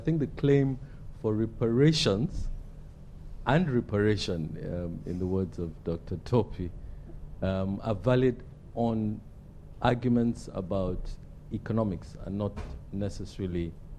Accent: Nigeria; I'm from Nigeria.

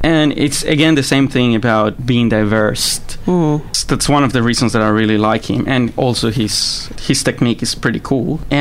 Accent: Colombia; English is a second language; now in Australia; I'm from Colombia.

